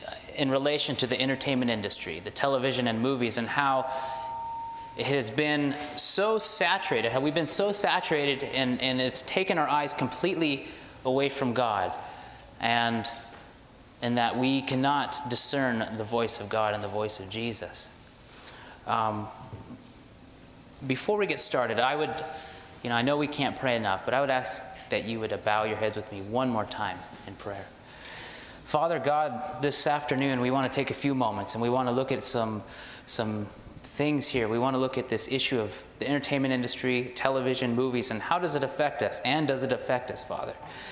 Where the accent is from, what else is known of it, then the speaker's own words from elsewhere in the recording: Bozeman, Montana, United States; I am from Bozeman, Montana